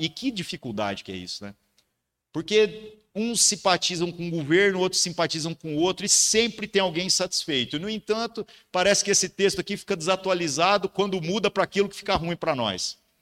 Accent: Brazil; Pelo menos para nós somos brasileiros.

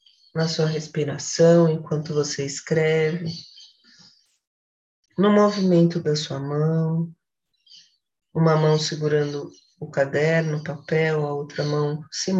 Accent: Brazil; Porque a gente é brasileira, a gente tira de onda esses imprevistos.

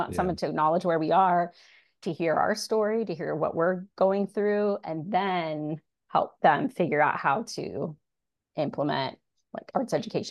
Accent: Midwest, United States; now in California, United States; And I came from the Midwest and I had many of the arts disciplines all throughout my K-12 experience

